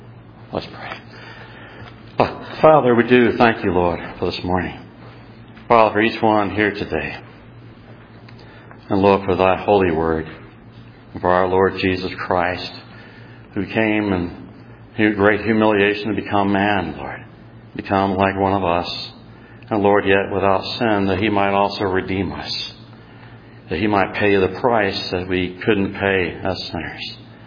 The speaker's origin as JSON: {"language": "English", "region": "Texas", "country": "United States", "said": "I'm from Texas, I don't even have an accent. Y'all have an accent."}